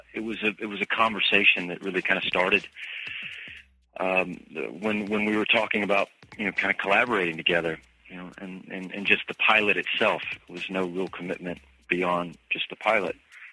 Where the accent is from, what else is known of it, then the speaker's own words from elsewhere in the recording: the South, United States; And that's not my experience, kind of growing up in the South.